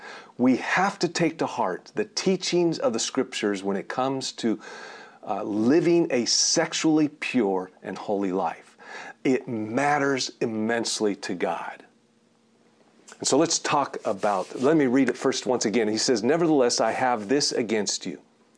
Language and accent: English; United States; I believe that it is that not just because I'm American, but because scriptures inform us to live with a free conscience